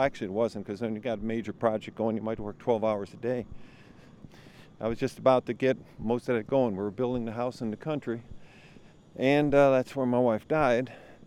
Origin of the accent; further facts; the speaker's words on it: Chicago, Illinois, United States; I grew up in South Chicago, south side of Chicago.